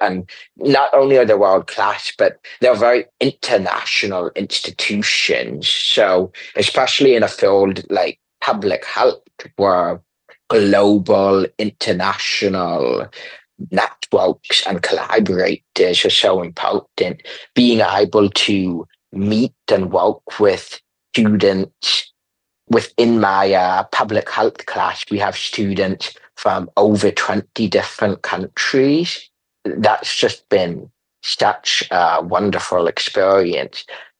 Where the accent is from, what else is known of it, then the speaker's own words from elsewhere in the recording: Hawaii, United States; And growing up in Hawaii, I think we all can see that.